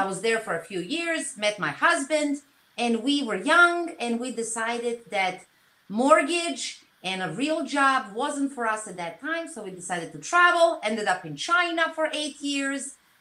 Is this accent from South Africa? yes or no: no; Belgrade, Serbia; English is a second language; moved away as an adult; So that's when I was born, in Belgrade, Serbia. I grew up there. I finished college there for fine and applied arts.